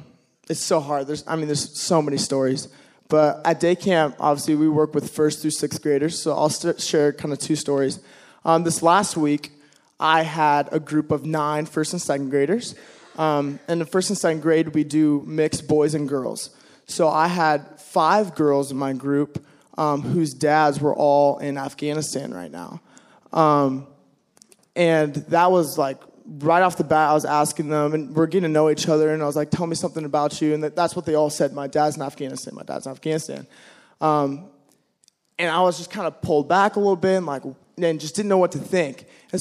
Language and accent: English; Mount Hermon, California, United States; so I grew up around Mount Hermon, spent a lot of time here just growing up